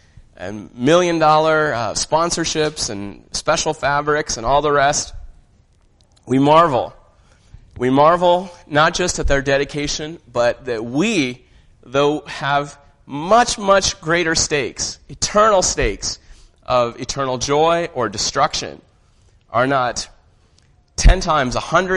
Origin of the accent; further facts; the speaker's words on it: United States; born there; So I'm Indian ethnically, and I go to India fairly often. Even though I was born in the U.S., my parents were born and raised in India.